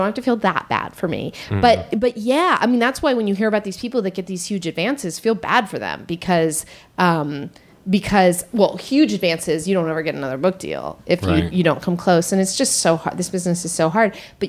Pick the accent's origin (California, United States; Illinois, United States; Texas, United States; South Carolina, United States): California, United States; It's like what Northern California, I'm from Northern California.